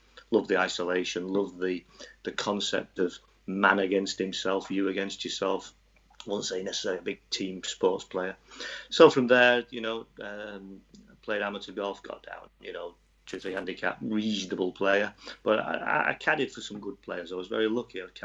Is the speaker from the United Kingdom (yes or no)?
yes; Worsley, North West England, United Kingdom; I grew up in Manchester Worsley. I live right by a golf course, so I was very lucky.